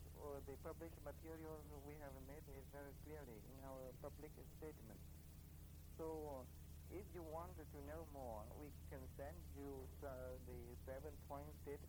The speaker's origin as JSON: {"language": "English", "country": "Vietnam", "second_language": "English", "said": "because we are from the South Vietnamese, and we know very well what is the prison regime in South Vietnam now."}